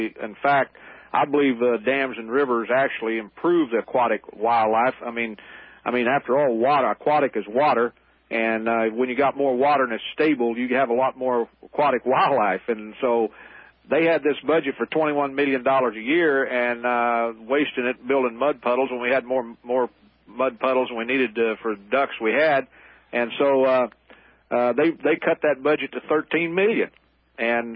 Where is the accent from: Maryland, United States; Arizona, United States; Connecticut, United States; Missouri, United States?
Missouri, United States; now in Illinois, United States; I was raised in Ripley County. I live in Illinois now